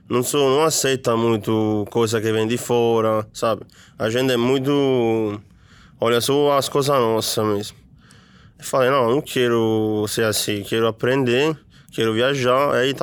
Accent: Salerno, Campania, Italy; Portuguese is a second language; moved away as an adult; also born or lived in Rimini; Quando tinha 18 anos, fui morar. Saí de Salerno já. Então, vivi até os 18 em Salerno. E fui morar em Rimini.

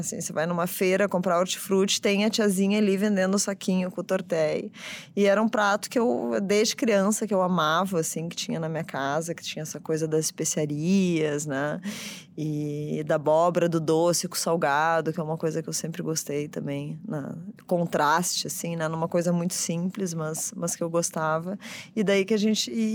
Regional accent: Rio Grande do Sul, Brazil; Bem, eu sou gaúcha, né?

